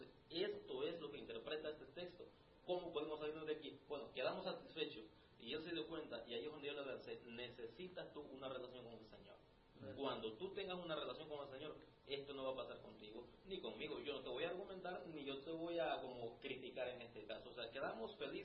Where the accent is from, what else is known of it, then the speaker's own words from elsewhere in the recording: El Salvador; yo soy salvadoreño.